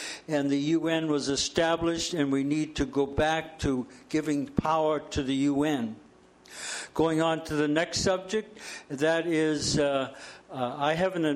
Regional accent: Nipomo, California, United States; I come from Napomo

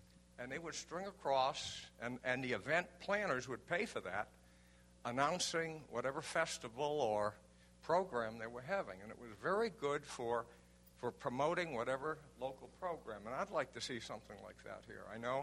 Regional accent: New England, United States; Of course, I'm from New England, and that's what we used to have.

